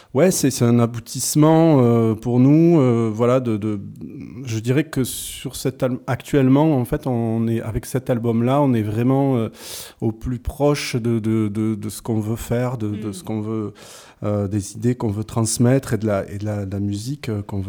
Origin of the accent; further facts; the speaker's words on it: Occitanie, France; Moi je suis originaire d'Ariège